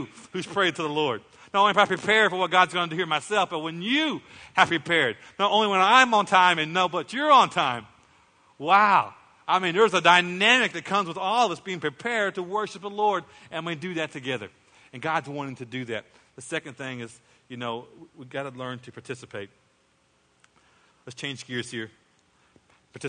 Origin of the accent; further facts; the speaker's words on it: Muskogee, Oklahoma, United States; I was raised in Muskogee, Oklahoma. And while I was there in Muskogee, my mom gets her hair done at a shop.